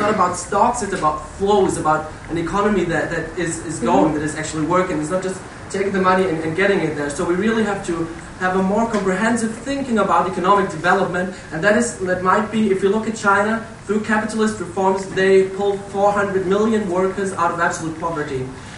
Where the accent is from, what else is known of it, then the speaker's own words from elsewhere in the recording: Germany; English is a second language; I'm from Germany originally.